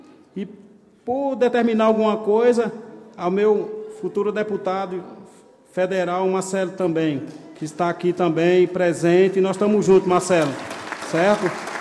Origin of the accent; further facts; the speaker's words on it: Milagres, Ceará, Brazil; born there; moved away as an adult; now in São Paulo, Brazil; Nasci na cidade de Milagres, Ceará, com muito orgulho, sou cearense e sou nordestino. Cheguei aqui em São Paulo aos 19 anos de idade, recém-casado